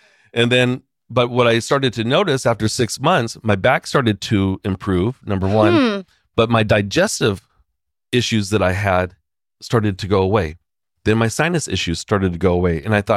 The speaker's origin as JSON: {"language": "English", "town": "San Jose", "region": "California", "country": "United States", "tie": "born or raised there", "said": "I grew up in East San Jose and I was getting jumped."}